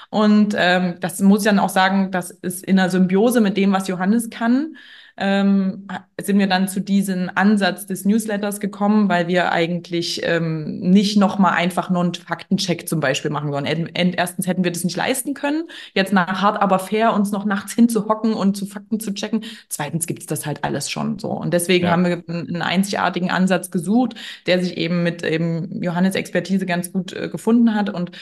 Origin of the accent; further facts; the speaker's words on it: Leipzig, Saxony, Germany; Ich komme aus Leipzig, aus Sachsen.